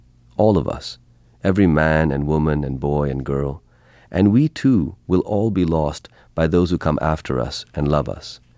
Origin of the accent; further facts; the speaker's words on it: Pakistan; Well, that's because I'm Pakistani.